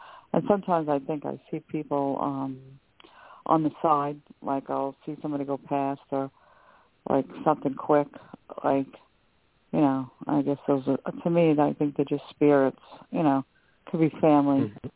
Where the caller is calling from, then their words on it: New York, United States; I'm calling from New York.